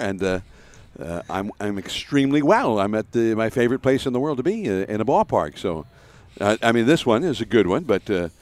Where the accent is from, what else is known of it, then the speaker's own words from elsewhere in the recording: Hayward, California, United States; I grew up in the East Bay, across the bay from San Francisco, and a place called Hayward, and I played Stratomatic baseball.